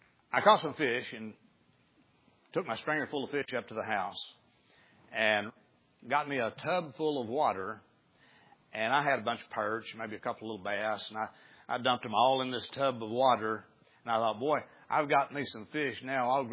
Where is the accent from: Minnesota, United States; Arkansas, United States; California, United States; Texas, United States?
Arkansas, United States; I grew up in Izzard County out in the country. I mean, we lived at the end of the road. We lived on a farm.